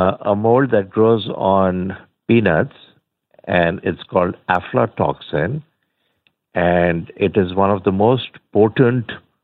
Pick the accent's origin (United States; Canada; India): India; I remember growing up in India, my grandparents always gave me almonds